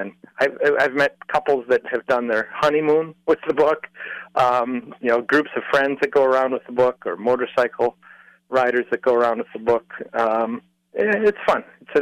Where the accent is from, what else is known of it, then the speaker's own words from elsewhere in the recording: Marshfield, United States; I grew up in Marshfield, and we remember the old brewery.